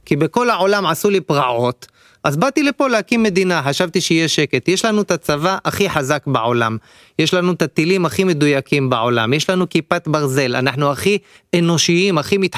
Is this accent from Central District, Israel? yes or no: yes; Elyashiv, Central District, Israel; born there; אני נולדתי בעמק חפר במושב אל ישיב, הקימו אותו בשנת 33.